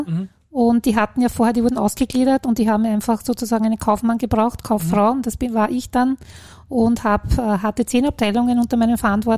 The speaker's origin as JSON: {"language": "German", "region": "Lower Austria", "country": "Austria", "said": "Das ist so ein Abfallwirtschaftskonzept fürs Mostviertel, dort wo ich herkomme, aus Niederösterreich."}